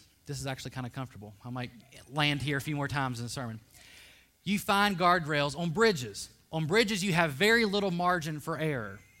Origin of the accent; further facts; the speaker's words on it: West Virginia, United States; I grew up in West Virginia in the mountains.